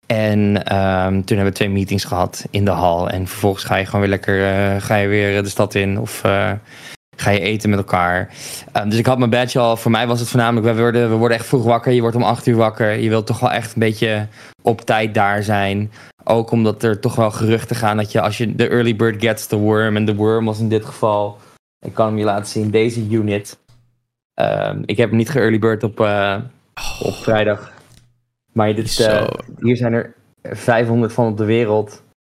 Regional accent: Netherlands; Ik ben gewoon een Nederlander.

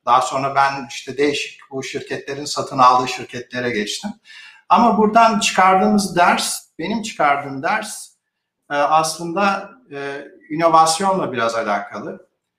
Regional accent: Karadeniz Ereğli, Zonguldak, Turkey; moved away as an adult; also born or lived in Istanbul; now in United States; Türkiye'de Karadeniz Ereğlisi'nde doğdum, büyüdüm.

